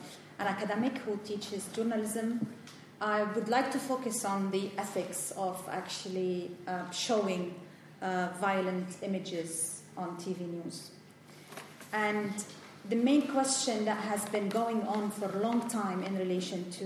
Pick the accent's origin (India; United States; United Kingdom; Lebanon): Lebanon; where I come from, I'm originally from Lebanon